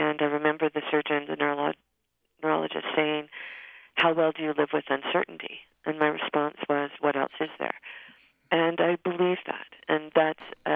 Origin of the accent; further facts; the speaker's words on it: Riverside, California, United States; born there; Yes, I was born in Riverside, California, and my father was in the service in the Air Force, and my mother would take me to the beach almost every day